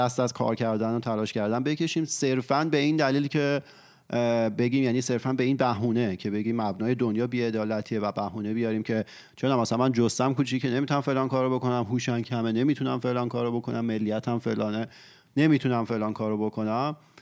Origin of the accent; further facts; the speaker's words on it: Iran; چون مثلا ما که حالا تو ایران به دنیا اومدیم و بزرگ شدیم